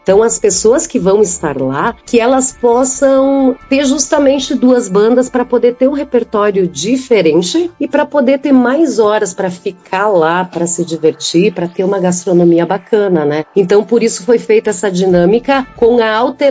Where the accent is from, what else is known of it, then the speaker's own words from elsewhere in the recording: Serafina Corrêa, Rio Grande do Sul, Brazil; a gente vem de Serafina Corrêa, né, que é uma cidade bastante parecida com Marau, né, uma cidade de colonização e cultura italiana, mas que também recebe muitas pessoas de várias regiões.